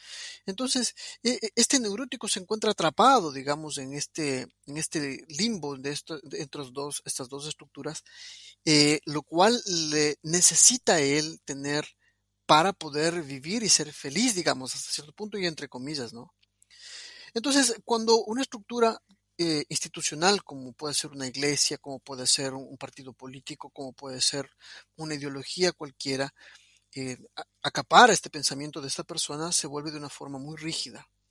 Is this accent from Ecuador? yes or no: yes; Ecuador; now in Argentina; Soy ecuatoriano, pero adoptado por los argentinos. Estoy justamente en este momento en Argentina.